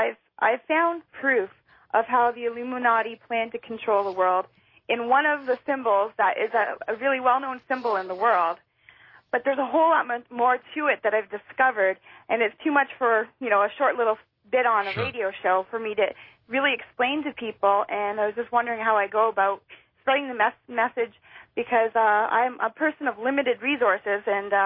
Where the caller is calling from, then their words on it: Ontario, Canada; Ontario in Canada.